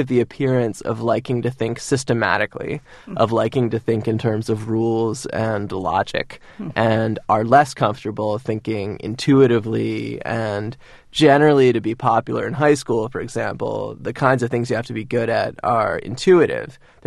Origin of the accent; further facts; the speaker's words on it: Cambridge, Massachusetts, United States; also born or lived in Amherst; I grew up in sort of Berkeley-like college towns. So, you guys are in Boston. I grew up in Cambridge and then Amherst.